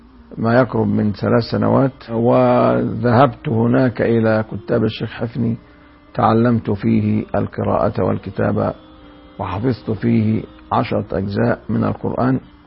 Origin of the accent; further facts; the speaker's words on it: Dandit, Dakahlia, Egypt; من مواليد قرية دنديت مركز مية غمر، أعمال من أعمال محافظة الدقالية. ولدت في الأول من مارس لسنة 1953 من ميلادي، وظللت بقريتي حتى التحقت بالصف الأول الابتدائي